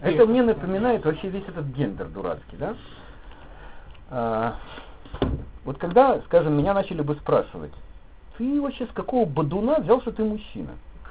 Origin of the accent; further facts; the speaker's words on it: Belarus; Я, как белорус, просто создаю себе место здесь, не отказываясь от белорусскости